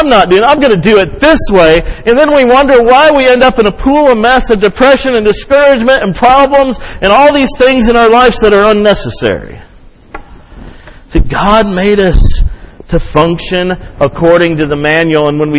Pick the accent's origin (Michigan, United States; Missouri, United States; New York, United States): Michigan, United States; that's what I grew up saying in Michigan, creek.